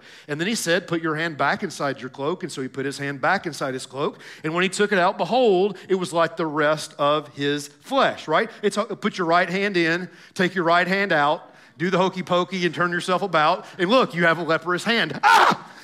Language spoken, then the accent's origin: English; Tennessee, United States; Because I know this from growing up in Tennessee.